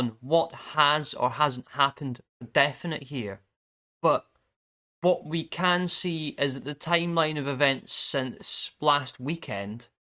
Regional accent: Scotland, United Kingdom; And I'm Scottish, so it tells you it's been somewhat warm.

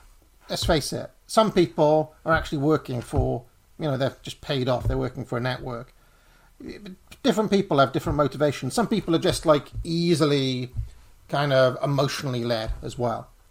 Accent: England, United Kingdom; Because I'm English and this is our flag.

